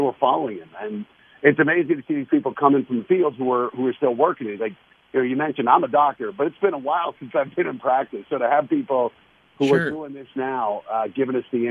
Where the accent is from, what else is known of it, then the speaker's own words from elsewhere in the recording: Denver, Colorado, United States; I I'm from Denver. You know I'm a Broncos fan.